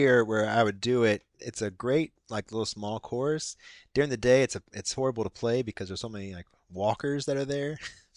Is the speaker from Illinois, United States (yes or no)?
no; Indianapolis, Indiana, United States; now in California, United States; So, I mentioned before, I grew up in Indianapolis. I'm in California now